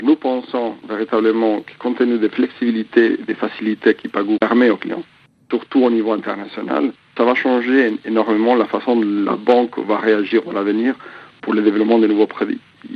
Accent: Spain; now in United Kingdom; Moi, je suis espagnol, j'ai vécu en 6 pays dans l'Union européenne.

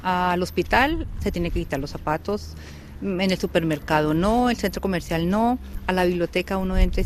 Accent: Colombia; now in Norway; yo soy de Colombia y allá uno entra a casa con sus zapatos

